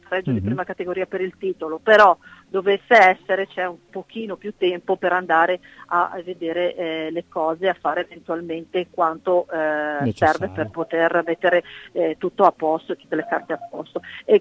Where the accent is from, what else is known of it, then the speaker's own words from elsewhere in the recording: Prato, Tuscany, Italy; non lo faccio per sviolinare, perché è il mio paese